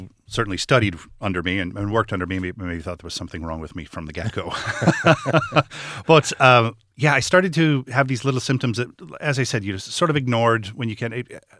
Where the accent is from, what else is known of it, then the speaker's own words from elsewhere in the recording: Michigan, United States; When I was young, I grew up in Michigan in America, in a very, I say, a homogenous town in a very white bread time.